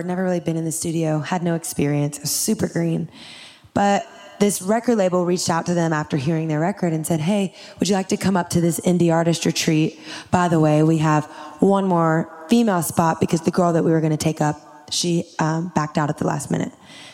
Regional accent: Louisiana, United States; I've never seen the snow. I'm from Louisiana.

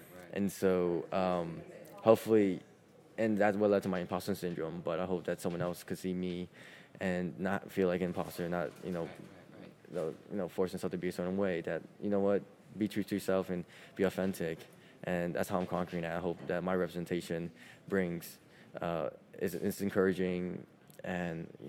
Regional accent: Philadelphia, Pennsylvania, United States; But I grew up in Philadelphia, North Philadelphia, and yes, it's like the city.

